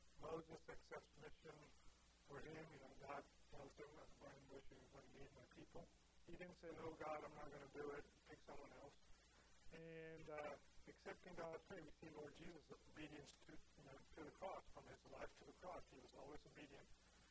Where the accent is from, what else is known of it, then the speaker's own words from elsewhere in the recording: India; I grew up in India, where it's less than 1% where it's evangelical Christian